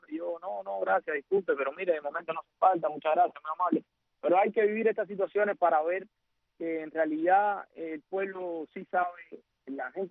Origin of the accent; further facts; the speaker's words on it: Cuba; now in Uruguay; Somos cubanos libres que democráticamente sí, nos reunimos y acordamos cómo hacer las cosas.